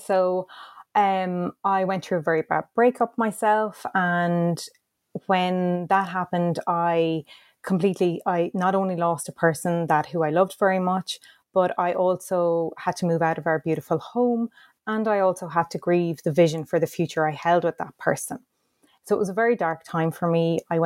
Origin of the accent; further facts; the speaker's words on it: Ireland; So I'm from Ireland